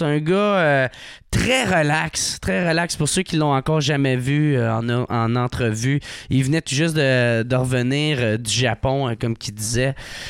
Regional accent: Gatineau, Quebec, Canada; ça va être pendant le festival Transistor à Gatineau. Fait que très content dans mon patelin.

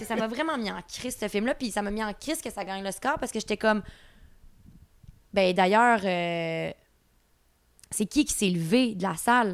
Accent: Terrebonne, Quebec, Canada; Même si je viens de Terrebonne

